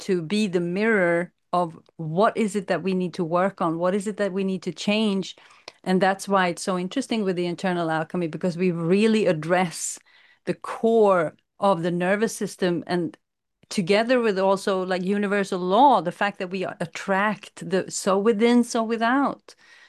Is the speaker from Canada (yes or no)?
no; Sweden; moved away; you both know that we're from Sweden, and we left Sweden 7 and 8 years ago on the quest to really change something in ourselves and change the trajectory of our lives.